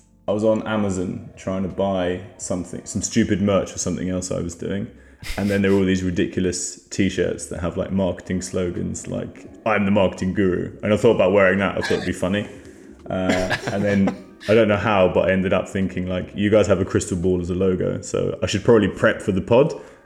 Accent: Spain; also born or lived in France / Colombia / Mexico / Helsinki; now in London, United Kingdom; I grew up in Spain, spent a couple of years of school in France, then took my bags off, went to live in Latin America for a couple of years, so Colombia and Mexico.

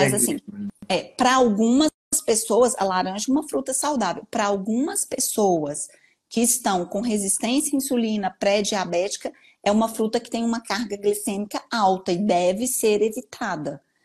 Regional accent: Patos de Minas, Minas Gerais, Brazil; Eu, por exemplo, sou de Patos de Minas

